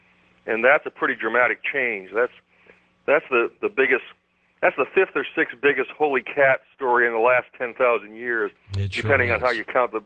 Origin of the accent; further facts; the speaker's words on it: Pawtucket, Rhode Island, United States; Well, I come from Pawtucket, Rhode Island, which is the first town in North America with a factory in the late 1700s